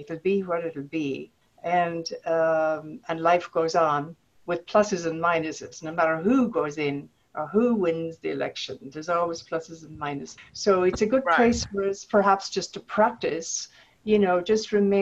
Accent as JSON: {"language": "English", "country": "Ireland", "lives_now": "United States", "said": "I I am Irish, but I live in Northern California."}